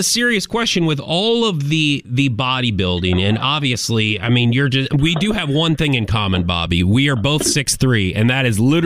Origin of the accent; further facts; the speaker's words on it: St. Louis, Missouri, United States; I'm from St. Louis, so we know that both of those area.